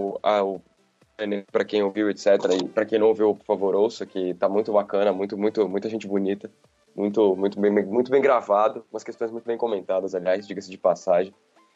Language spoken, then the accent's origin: Portuguese; Campinas, São Paulo, Brazil; porque eu sou de Campinas, eu moro aqui do lado da universidade